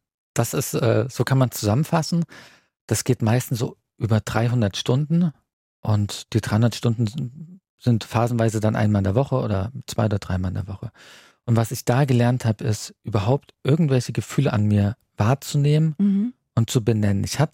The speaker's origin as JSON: {"language": "German", "region": "Thuringia", "country": "Germany", "tie": "born there", "said": "ich bin in Thüringen geboren, da war dann vielleicht 89"}